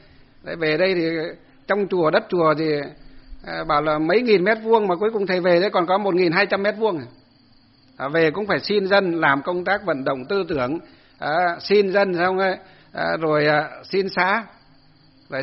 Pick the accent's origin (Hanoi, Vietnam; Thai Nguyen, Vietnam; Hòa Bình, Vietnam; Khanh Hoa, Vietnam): Hòa Bình, Vietnam; Ba Hàng Đồi; dọc từ trên Sơn Tây xuống dưới quê tôi Ba Hàng Đồi